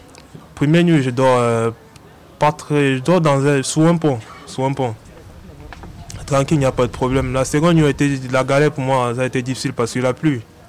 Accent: Cameroon; now in France; je lui ai dit, je suis camerounais, puis j'ai pas de papier, mais comment je fais pour avoir minimum un papier qui prouve que je suis camerounais?

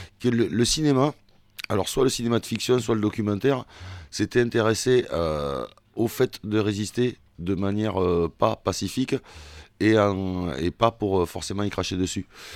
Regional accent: United Kingdom; accent: British; Je m'excuse d'avance pour mon accent britannique.

